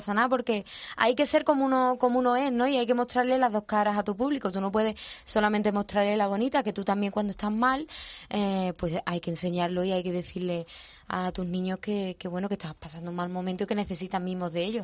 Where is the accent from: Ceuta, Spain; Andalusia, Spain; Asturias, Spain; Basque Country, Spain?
Andalusia, Spain